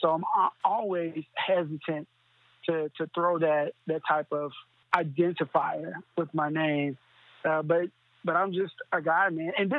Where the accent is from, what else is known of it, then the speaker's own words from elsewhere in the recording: Tulsa, Oklahoma, United States; I grew up in North Tulsa, bro.